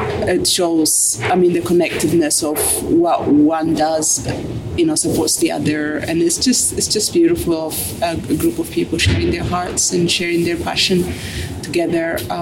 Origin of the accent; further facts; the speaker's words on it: Ethiopia; English is a second language; I am from Ethiopia